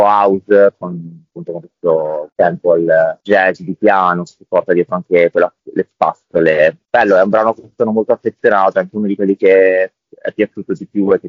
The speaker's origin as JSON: {"language": "Italian", "town": "Ravenna", "region": "Emilia-Romagna", "country": "Italy", "tie": "born or raised there", "lives_now": "Bologna, Italy", "said": "Vivo a Bologna, ma sono cresciuto in Romagna, a Ravenna"}